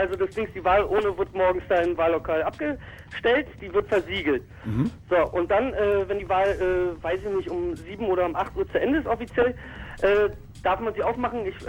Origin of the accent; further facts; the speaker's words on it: Berlin, Germany; Also ich komme jetzt nicht aus Neukölln, ich komme aus Kreuzberg